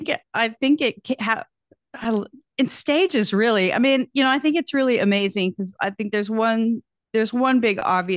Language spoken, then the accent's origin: English; Kansas, United States; I grew up in Kansas. There were gay people around, but also growing up in the late 70s, early 80s